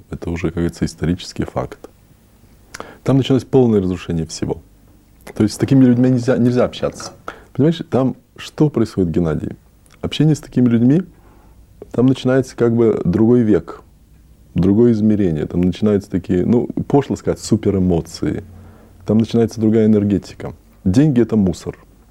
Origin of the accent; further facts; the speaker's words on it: Australia; Ну и что, если я из Австралии, я же не кенгуру, так ведь?